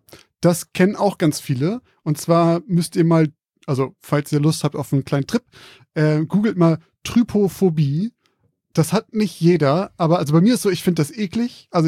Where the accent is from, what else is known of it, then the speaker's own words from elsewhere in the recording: Bremen, Germany; Wir kommen ja auch aus Bremen.